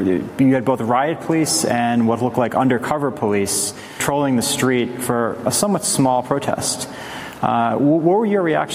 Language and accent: English; United States; Now, we come from the United States